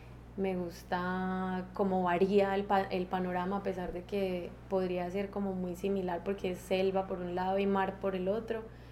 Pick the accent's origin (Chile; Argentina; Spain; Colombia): Colombia; Guatapé, Antioquia; also born or lived in Bogotá / Medellín; now in Portobelo, Panama; yo nací en Bogotá, pero nunca he vivido allá. Me crié, fue en Guatapé, que es un pueblo cercano a Medellín. Toda la vida viví allá, la infancia. Y luego ya me crié pues en Medellín. Yo llegué a Portobelo hace 5 años